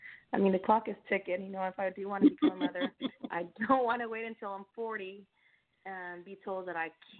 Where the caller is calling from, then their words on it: California, United States; I'm calling from California as well.